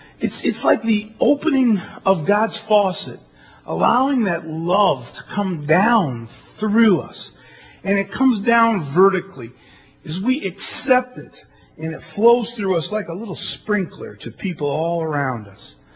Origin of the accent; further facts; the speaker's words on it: Toledo, Ohio, United States; I went back to Toledo, Ohio, my hometown, in 84.